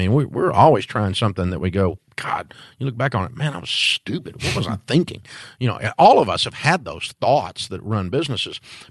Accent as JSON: {"language": "English", "town": "Antioch", "region": "Tennessee", "country": "United States", "said": "You know, and to me, I'm from Antioch, Tennessee. That's like a lot of money, you know"}